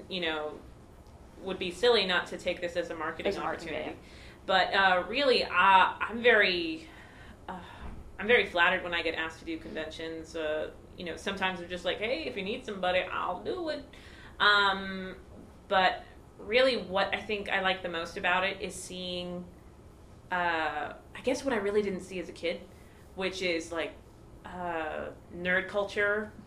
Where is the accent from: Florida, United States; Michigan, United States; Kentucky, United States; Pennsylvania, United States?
Pennsylvania, United States; Philadelphia; also born or lived in Virginia / California; Yeah, my dad was in the military. So, yeah, so I'm from Philadelphia, but my brother's from San Diego. But both of our parents are from Texas.